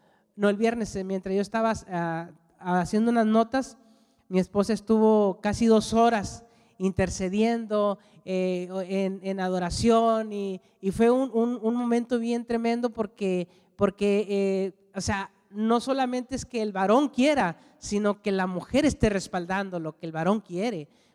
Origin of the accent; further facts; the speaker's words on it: northern Mexico, Mexico; Los que somos del norte de México lo conocemos como tortillas de harina.